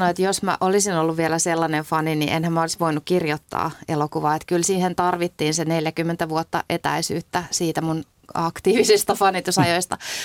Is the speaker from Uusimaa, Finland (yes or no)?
no; Pori, Satakunta, Finland; mä oon Porista kotoisin